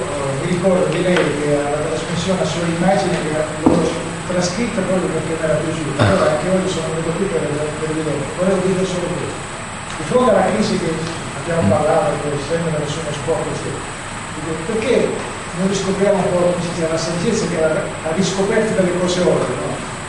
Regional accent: Novara, Piedmont, Italy; io sono di Novara, io sono di Novara

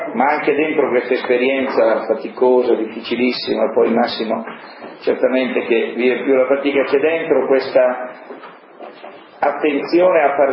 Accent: Sesto San Giovanni, Lombardy, Italy; per noi che siamo di Sesto

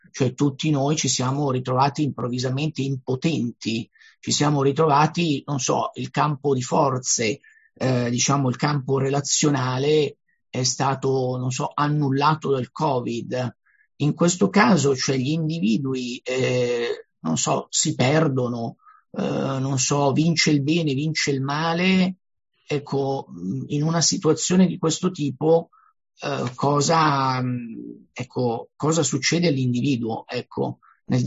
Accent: Lecco, Lombardy, Italy; io sono di Lecco

